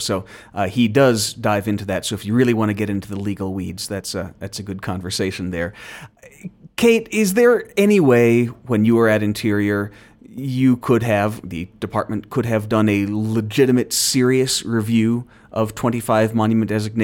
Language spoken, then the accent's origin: English; Tucson, Arizona, United States; I grew up in Tucson.